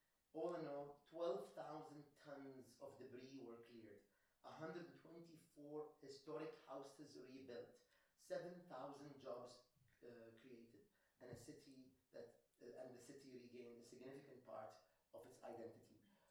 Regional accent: Sharjah, United Arab Emirates; Of course, I'm from Sharjah, so I'm going to begin with a Sharjah slide.

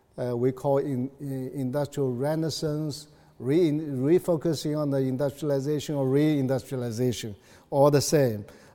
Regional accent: China; English is a second language; Looking at my own personal experience in my home country, China, I have gained the firm conviction

